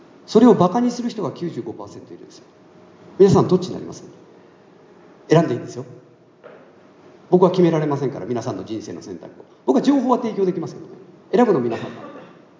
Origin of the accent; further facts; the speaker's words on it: Osaka, Japan; born there; also born or lived in Fukuoka / Kagoshima / Okinawa / Ehime; 僕今までの人生では引っ越しか、俺引っ越し何回したんだろう。大阪生まれの福岡、鹿児島、沖縄、もう一回福岡、四国の愛媛、東京、埼玉、群馬、山形、宮城、青森、宮城、東京、東京の中で2回引っ越し、ちょっと何回か忘れましたけど、まあ20〜30回。